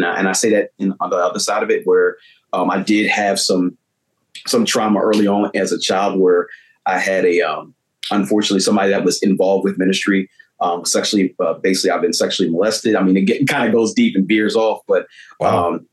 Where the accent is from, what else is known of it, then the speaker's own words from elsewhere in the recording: Lancaster, Pennsylvania, United States; I'm actually born and raised in Lancaster, Pennsylvania.